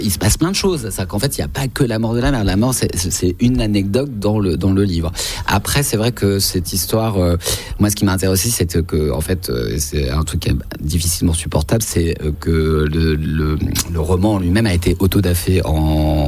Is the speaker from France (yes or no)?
yes; Paris, Île-de-France, France; born there; Moi, je suis né à Paris.